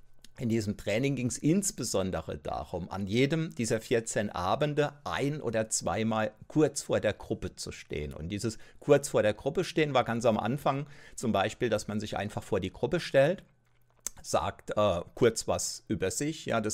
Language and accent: German; Kaiserslautern, Rhineland-Palatinate, Germany; ein kostenloser Infoabend in meiner Heimatstadt Kaiserslautern damals angeboten